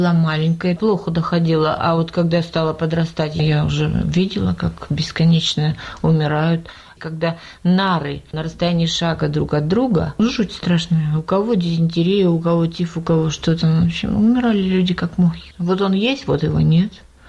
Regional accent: Lithuania; Я литовка, это без сомнения. Причастна к русской культуре и языку тоже без сомнения.

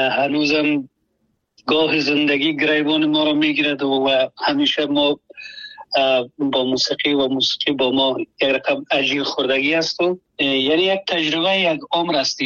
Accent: Afghanistan; moved away as an adult; also born or lived in Germany; now in United States; ما جزی همو آدم ها هستیم که از 2022 از افغانستان برآمدیم و آمدیم همین گونه پاکستان، و از پاکستان آلمان، و آلمان هم یک سال و یک نیم سال اونجا بودم و مدتی کوتاه یک پنج ماه میشه که آمدم امریکا و فعلا امریکا هستم.

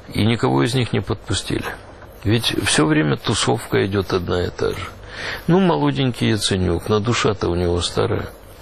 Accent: Ukraine; Мы, украинцы, бросились, так же, как белорусы

